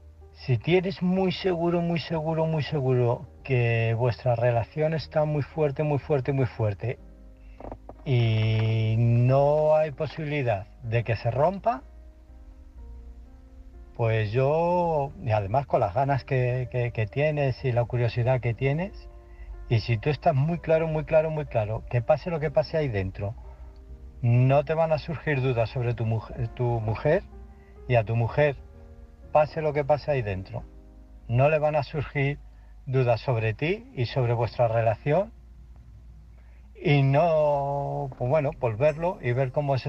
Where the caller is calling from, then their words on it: Illescas, Castilla-La Mancha, Spain; de Illescas